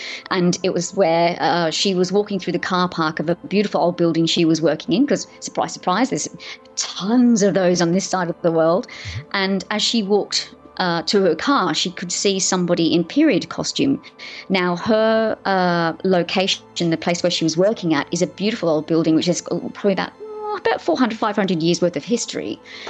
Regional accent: Sydney, New South Wales, Australia; my sister and I, growing up in Sydney in Australia, we grew up with parents that were very sceptical.

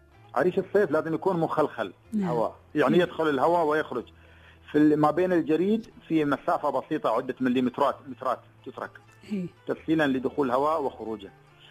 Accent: Ajman, United Arab Emirates; كان عندنا في عجمان ثلاث أماكن معروفة للاصطياف

